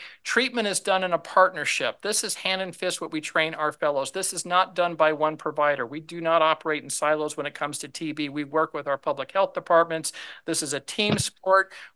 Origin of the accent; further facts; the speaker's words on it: Nevada, United States; And I'm from Nevada originally, and sometimes it feels like you're in the middle of a desert driving alone